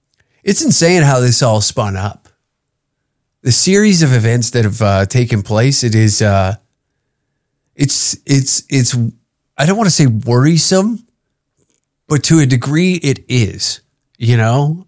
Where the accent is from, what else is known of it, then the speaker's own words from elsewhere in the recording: Taber, Alberta, Canada; we were just back in my hometown in the lovely lands of Tabor, Alberta on the weekend.